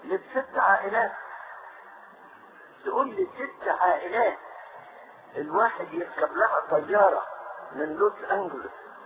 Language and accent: Arabic; Cairo, Cairo Governorate, Egypt; ده انا دايما بقول للخدام عندنا في القاهرة